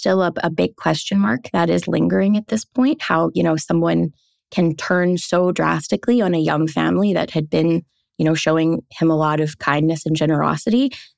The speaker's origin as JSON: {"language": "English", "country": "Canada", "said": "this is, I think, something that is kind of part and parcel with being a Canadian reporter, right?"}